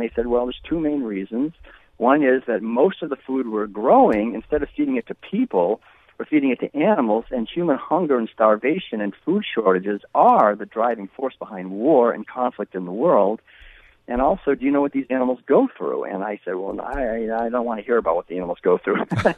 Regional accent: New England, United States; Because I was raised in New England, actually, back in the 1950s, eating the usual meals, and I never questioned it because it was so pervasive.

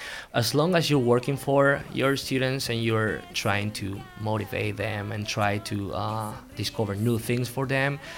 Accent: Madrid, Community of Madrid, Spain; English is a second language; now in United States; I'm 27 years old. I'm from Madrid, from Spain.

